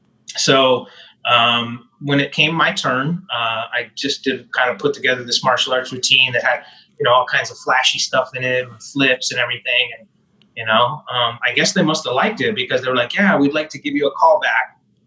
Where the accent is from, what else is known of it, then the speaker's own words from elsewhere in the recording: Texas, United States; I grew up in Texas, obviously.